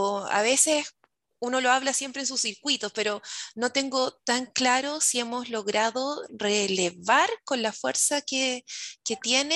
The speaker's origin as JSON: {"language": "Spanish", "country": "Chile", "said": "No sé cuán conscientes somos las chilenas y los chilenos que estamos marcando un hito mundial"}